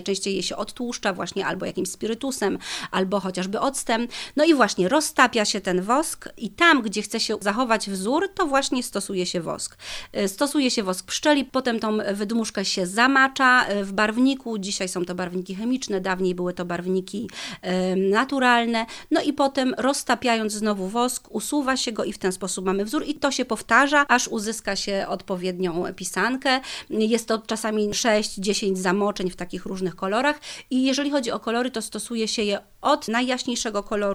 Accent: Opole Voivodeship, Poland; My Opolanki również witamy u siebie na Dolnym Śląsku.

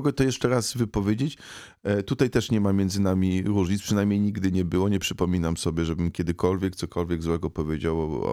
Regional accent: Wrocław, Lower Silesian Voivodeship, Poland; born there; Ja też jestem urodzonym wrocławianinem. Jestem dumny ze swojego miasta.

